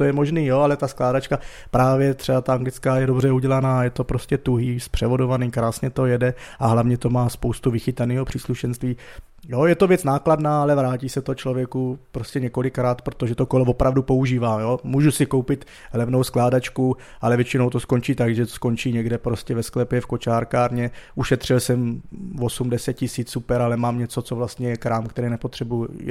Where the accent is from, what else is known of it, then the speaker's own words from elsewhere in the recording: Brno, South Moravian Region, Czechia; jako Brňák zasekat v pisárkách tam v těch kolonách